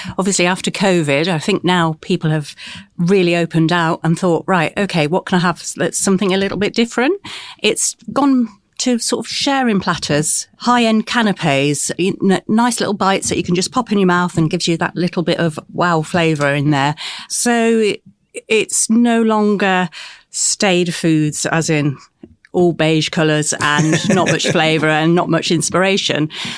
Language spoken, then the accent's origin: English; Alderminster, West Midlands, United Kingdom; We grew up in Alderminster, which is a country village just outside Stratford-on-Avon.